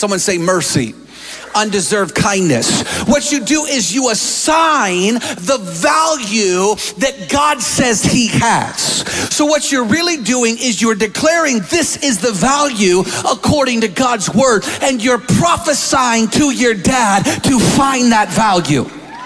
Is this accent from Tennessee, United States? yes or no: no; Seattle, Washington, United States; I'm from Seattle. That was a Seattle CHOP.